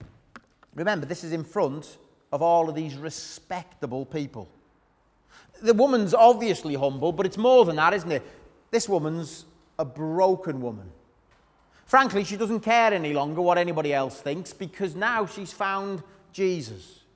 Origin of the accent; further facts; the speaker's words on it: United Kingdom; We're very polite, aren't we, as British people?